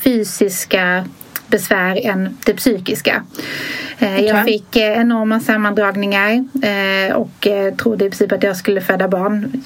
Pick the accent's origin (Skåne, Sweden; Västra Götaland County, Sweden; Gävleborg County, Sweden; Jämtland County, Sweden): Skåne, Sweden; now in Stockholm, Sweden; Jag är från Skåne men bor i Stockholm